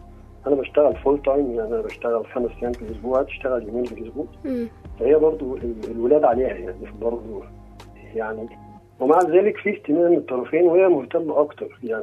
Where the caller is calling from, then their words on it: Switzerland; أنا بكلمك من سويسرا.